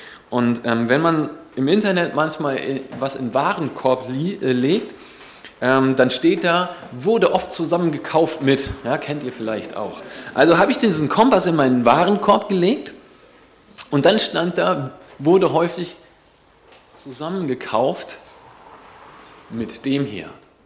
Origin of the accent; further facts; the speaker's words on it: Northern Germany, Germany; now in Eberbach, Germany; Ich komme, also jedenfalls vorher, bevor ich hier nach Eberbach gekommen bin, komme ich aus dem Norden, also in der Nähe von Hamburg.